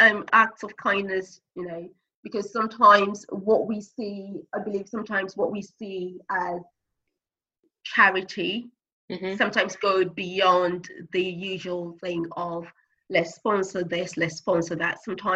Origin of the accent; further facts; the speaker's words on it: Ghana; So, because I'm originally from Ghana, I do.